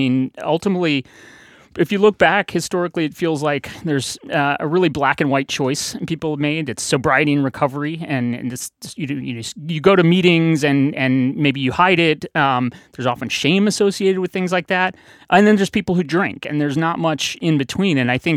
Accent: St. Louis, Missouri, United States; So like beer barrels, where I grew up in St. Louis, the Anheuser-Busch Clydesdales, the famous horses dragging the beer barrels along.

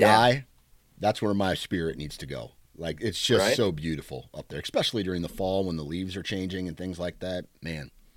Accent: Midwest, United States; But for me, being a Midwesterner, those are the three states that I think of.

